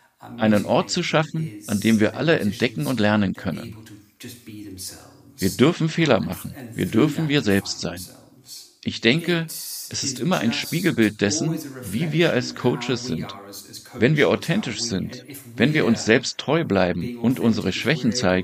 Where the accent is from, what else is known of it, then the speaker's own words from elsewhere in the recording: United Kingdom; aber auch an Deutschland, Italien und vor allem an Großbritannien, wo ich herkomme.